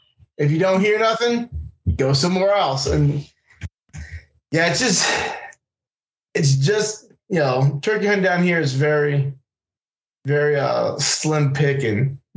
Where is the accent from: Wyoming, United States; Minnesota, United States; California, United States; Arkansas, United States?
California, United States; So I grew up in California with the Rios.